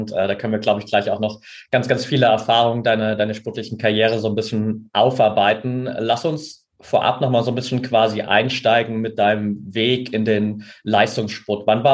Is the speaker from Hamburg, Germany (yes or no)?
no; Saxony, Germany; Ich bin ja in der Nähe von Altenberg aufgewachsen, so.